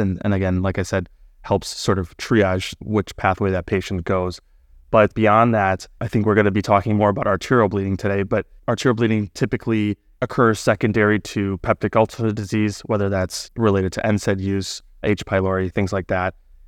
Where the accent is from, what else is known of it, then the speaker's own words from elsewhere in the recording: Chicago, Illinois, United States; I'm essentially born and raised in Chicago, so it's a natural fit for me to be here.